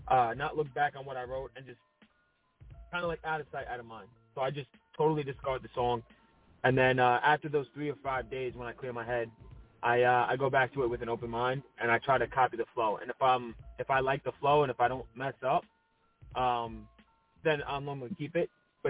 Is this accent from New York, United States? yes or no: yes; Patchogue, New York, United States; Man, I'm from Patchogue, Long Island. You know, Long Island, New York, to be exact. And you know, it's like it's a nice little town, you know.